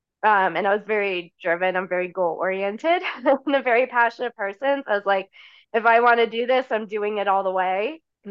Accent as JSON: {"language": "English", "region": "Florida", "country": "United States", "tie": "born or raised there", "said": "And so I grew up in Florida."}